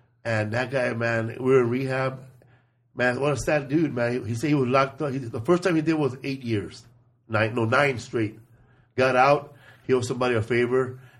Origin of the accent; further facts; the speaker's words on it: Los Angeles, California, United States; because I grew up in Boyle Heights right there in the Pico Aliso housing projects.